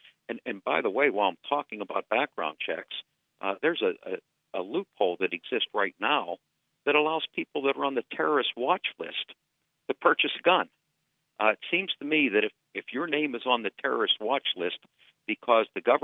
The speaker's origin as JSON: {"language": "English", "region": "Pennsylvania", "country": "United States", "tie": "born or raised there", "said": "I grew up in Western Pennsylvania. I know lots of people that go deer hunting."}